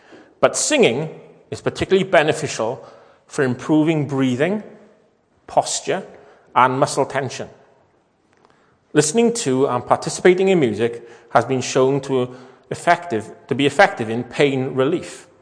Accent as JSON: {"language": "English", "town": "Llanlas", "region": "Wales", "country": "United Kingdom", "said": "I come from Llanlas"}